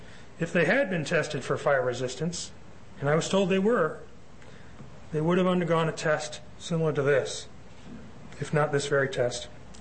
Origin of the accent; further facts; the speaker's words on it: South Bend, Indiana, United States; because I'm from South Bend.